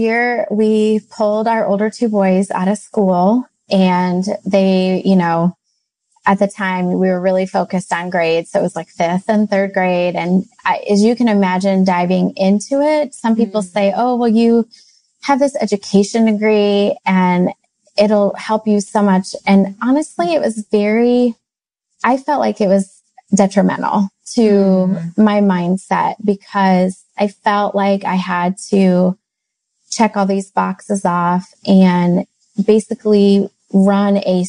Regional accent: Midwest, United States; we hail from the Midwest.

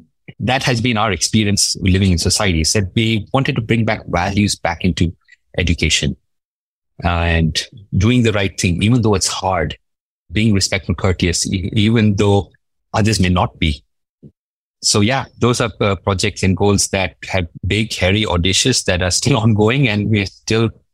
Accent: Dubai, United Arab Emirates; born or raised there

